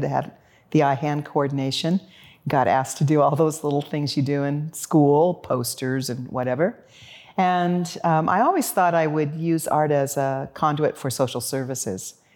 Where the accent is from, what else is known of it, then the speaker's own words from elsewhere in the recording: Santa Barbara, California, United States; moved away as an adult; now in Seattle, United States; And I came here from Los Angeles, from the Los Angeles area, Santa Barbara, and never thought I'd stay, but here I am.